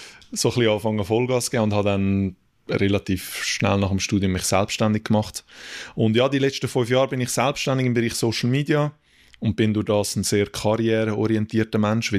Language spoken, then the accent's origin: German; Zurich, Switzerland; Ja, ich bin im Limmatal geboren, 1992. Limmatalspital in Schlieren. Darf ich glaube auch so sagen. und ja, vorwiegend im Limmatal aufgewachsen und gelebt.